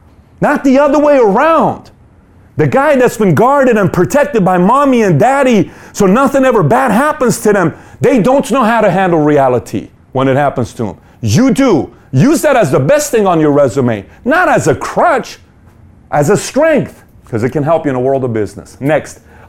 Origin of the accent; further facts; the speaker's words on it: Iran; I grew up in Iran. I was homeless for quite some time before joining the military.